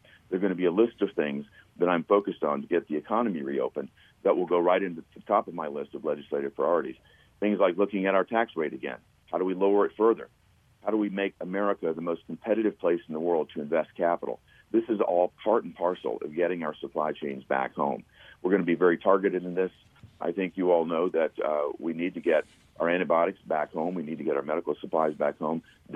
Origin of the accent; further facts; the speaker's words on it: Gallatin, Tennessee, United States; And then we're going to wind up tonight in my hometown of Gallatin.